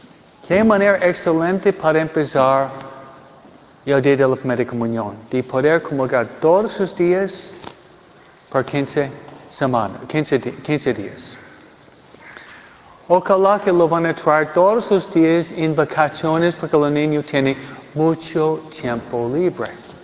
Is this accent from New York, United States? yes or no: yes; New York, United States; tengo más de 60 años. ¿Okay? Una vez. Porque yo vengo de New York.